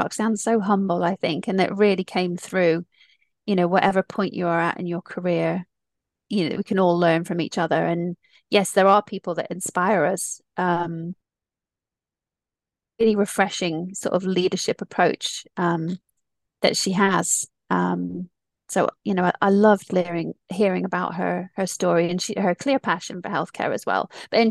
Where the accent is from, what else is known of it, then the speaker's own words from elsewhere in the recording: United States; Yeah, I mean, I grew up in the States.